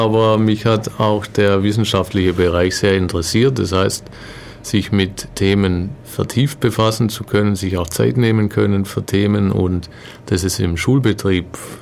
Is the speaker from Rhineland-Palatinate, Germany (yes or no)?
no; Ellwangen, Baden-Württemberg, Germany; Ich komme aus Ellwangen.